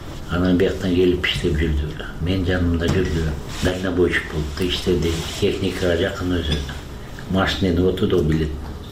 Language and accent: Kyrgyz; Bishkek, Kyrgyzstan; Фрунзе шаарында төрөлгөм. Өмүр бою шаарда жашагам.